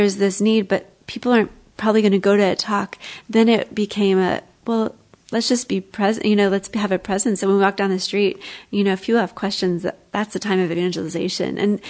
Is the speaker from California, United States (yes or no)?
no; Kentucky, United States; You know, I grew up in Kentucky, so you kind of have that assumption